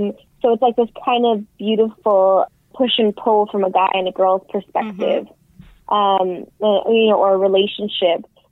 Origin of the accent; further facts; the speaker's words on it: New York City, New York, United States; Yeah, I grew up in New York City